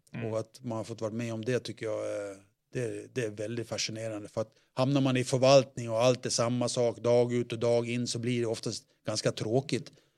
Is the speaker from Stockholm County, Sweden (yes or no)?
no; Slite, Gotland, Sweden; 1965, jag var 5 år gammal. Då fick vi konstfrusen isbana hemma på Gotland i Slite.